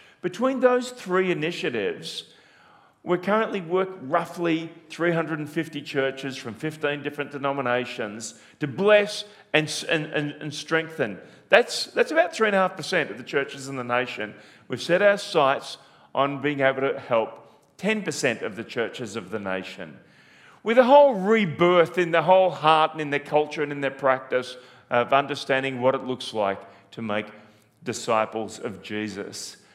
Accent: Australia; I'm passionate for Australia. I'm Australian.

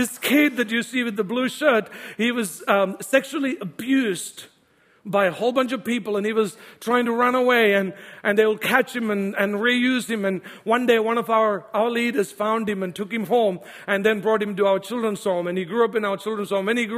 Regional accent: India; I said, thank you, God, for making me Indian and brown that I don't need to do this mission job.

